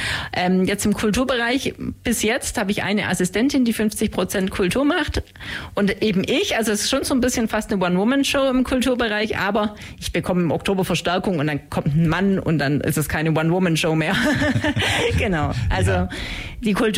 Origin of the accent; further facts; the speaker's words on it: Ulm, Baden-Württemberg, Germany; ich bin tatsächlich in Ulm, in Söflingen geboren, bin in Ulm aufgewachsen, habe in Ludwigsburg studiert, noch mit Auslandsaufenthalten, so nennt sich das bei württembergischen Studenten in Bayreuth. Und ich wohne in Ulm, tatsächlich auf dem Eselsberg